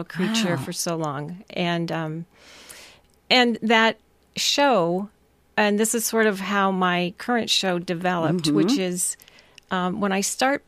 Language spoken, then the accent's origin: English; Seattle, Washington, United States; In Seattle. Rainy Seattle.